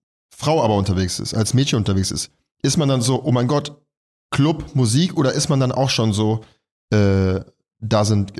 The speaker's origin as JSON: {"language": "German", "town": "Düsseldorf", "region": "North Rhine-Westphalia", "country": "Germany", "tie": "born or raised there", "moved": "as an adult", "lives_now": "Berlin, Germany", "said": "ich komme aus Düsseldorf"}